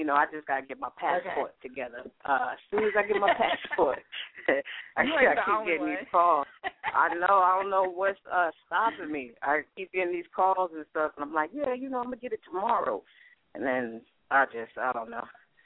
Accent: New York City, New York, United States; to be out in New York City, which is my hometown.

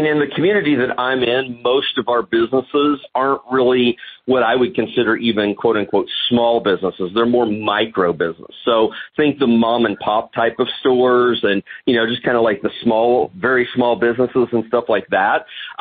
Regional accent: Indiana, United States; because I'm from Southwest Indiana, a very small community. Our county size is only about 30,000 people.

